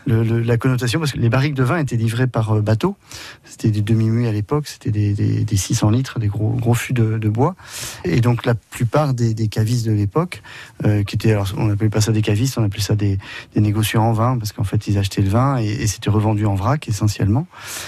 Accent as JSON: {"language": "French", "town": "Amiens", "region": "Hauts-de-France", "country": "France", "tie": "born there", "said": "je suis né à Amiens, j'ai 51 ans, je suis caviste sur Amiens"}